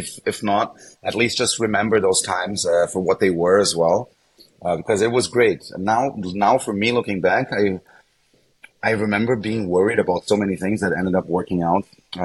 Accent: Sao Paulo, São Paulo, Brazil; also born or lived in Germany; Near my house in Sao Paulo, sorry. Okay. Yeah. So I was born in Brazil, but I grew up in Germany for the first 7 years of my life. Then the whole family moved back to Brazil. And then I was studying in a German school in Sao Paulo.

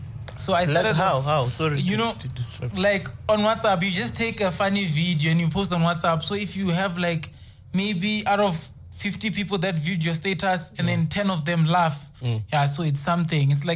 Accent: Musina, Limpopo, South Africa; I'm from Musina. It's not a small town, but it's a small town. So, yeah, I'm turning 26 this year.

